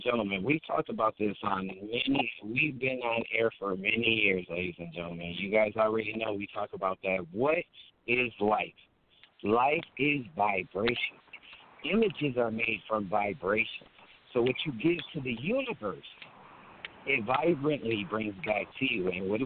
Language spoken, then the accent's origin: English; Wisconsin, United States; Prime example, in my home state, Wisconsin, we have one electric company, really.